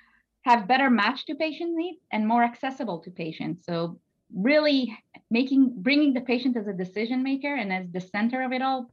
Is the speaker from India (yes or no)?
no; Israel; now in New Jersey, United States; I'm from New Jersey, originally from Israel.